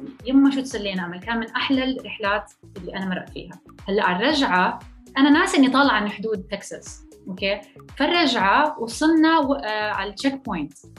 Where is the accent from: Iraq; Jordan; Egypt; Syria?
Jordan; also born or lived in France; انا جاي من هذا المجتمع. هلا انا اصلي اردنيه فلسطينيه، ولدانا بفرنسا بس عشت معظم حياتي معظم طفولتي بالاردن